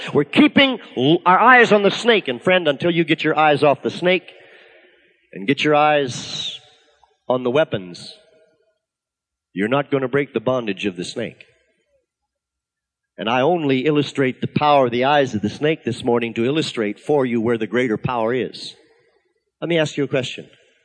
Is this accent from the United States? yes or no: no; Canada; I'll never forget a story my father told as I was a boy growing up in Canada.